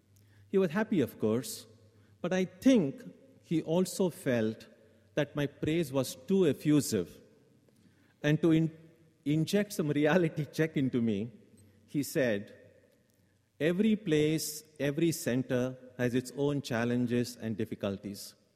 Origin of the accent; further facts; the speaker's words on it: Karnataka, India; born there; moved away; When I told him I was born in Karnataka, his home state